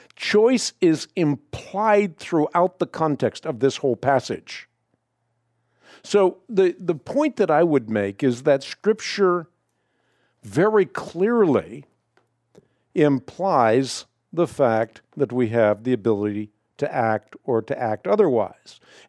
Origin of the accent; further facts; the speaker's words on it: Netherlands; English is a second language; I was born in Holland, and I grew up in a Dutch Reformed context.